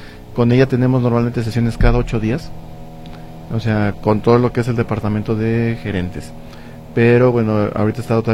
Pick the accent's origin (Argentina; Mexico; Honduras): Mexico; Nosotros como mexicanos, tú bien nos dices, no leemos los manuales